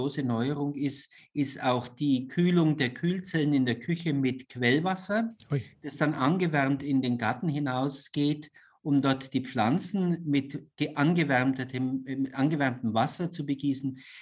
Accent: Bavaria, Germany; Ich komme aus dem Fränkischen.

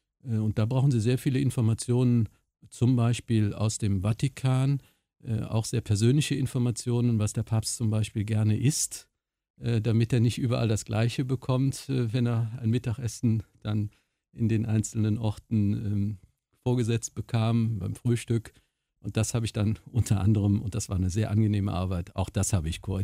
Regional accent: Cologne, North Rhine-Westphalia, Germany; ja, ich komme aus Köln.

